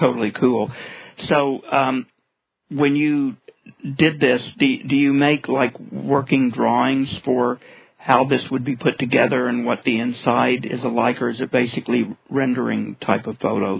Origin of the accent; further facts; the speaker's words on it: Oklahoma, United States; since I'm from Oklahoma, I love it that you announce that all the time